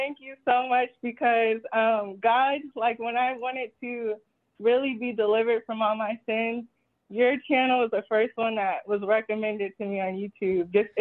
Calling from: Texas, United States; from Texas.

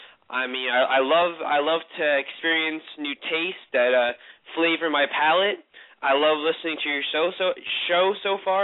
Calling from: New Jersey, United States; I'm calling from New Jersey.

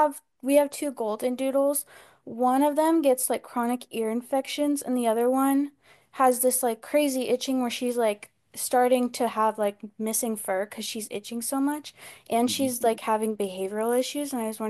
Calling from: Las Vegas, Nevada, United States

